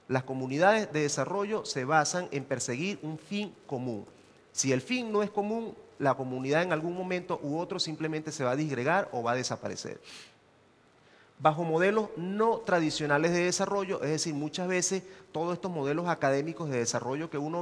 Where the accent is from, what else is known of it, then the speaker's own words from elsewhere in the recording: Venezuela; En mi pueblo en Venezuela existe un dicho para eso.